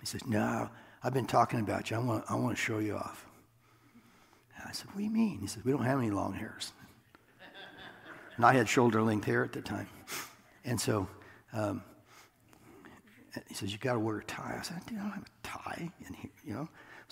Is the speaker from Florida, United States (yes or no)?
no; Iowa, United States; But dude, I'm from Iowa, dude, 50's a crowd, you know.